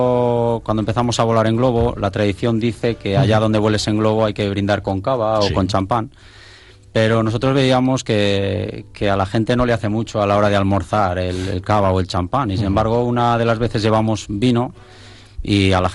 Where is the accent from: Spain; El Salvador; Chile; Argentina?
Spain; Castile and León; Yo me siento muy vallisoletano y muy de Castilla y León. Tengo muy arraigadas muchísimas tradiciones, porque he vivido en Peñaflor de Hornija muchos años.